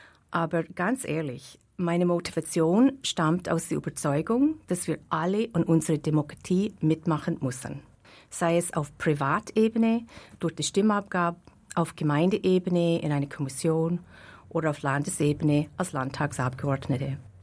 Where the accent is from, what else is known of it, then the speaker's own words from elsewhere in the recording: Canada; now in Mauren, Liechtenstein; Ich bin eine Liechtensteinerin, die in Kanada geboren und aufgewachsen ist. Mein Großvater kam aus Schanwald und ist in den 1930er Jahren nach Kanada ausgewandert.